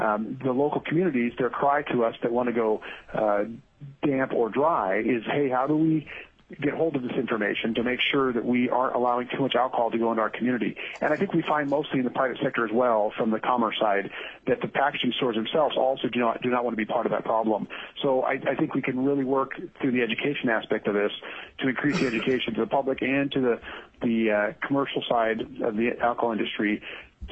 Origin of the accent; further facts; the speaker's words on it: Kodiak, Alaska, United States; also born or lived in Kotzebue; I grew up in Kodiak, Alaska for the most part, commercial fishing throughout the entire state. I then joined the Alaska State Troopers in 1999. I lived in Kotzebue for 4.5 years